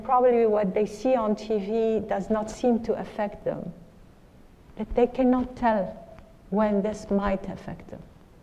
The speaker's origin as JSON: {"language": "English", "country": "Lebanon", "tie": "born or raised there", "said": "I think I've seen how my country of origin, I grew up in Lebanon, has gone through 23 years of civil war"}